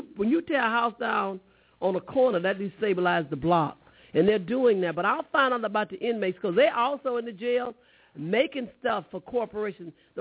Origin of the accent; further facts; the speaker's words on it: the South, United States; Yeah, I'm from the South. I'm always home. You know, I go home all the time. I'm all through the South